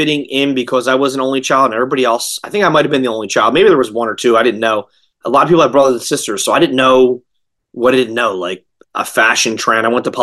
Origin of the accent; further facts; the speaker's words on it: Collingswood, New Jersey, United States; Yeah, so I grew up in Collingswood. It's like a bedroom. So it's a town now.